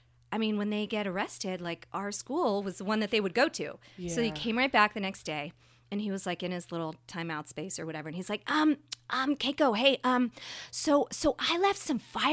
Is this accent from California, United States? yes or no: yes; California, United States; I grew up in Northern California.